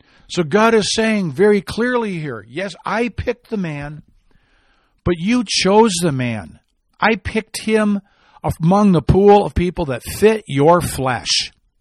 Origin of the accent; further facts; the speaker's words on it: Midwest, United States; Those storms typically, where I grew up in the Midwest, move from west to east.